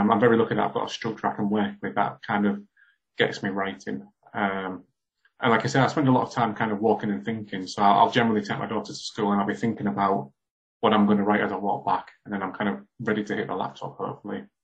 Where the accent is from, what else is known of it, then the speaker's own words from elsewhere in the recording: Hull, Yorkshire and the Humber, United Kingdom; when I was growing up in Hull in the 80s, it wasn't particularly the type of city where you were encouraged to do artistic things.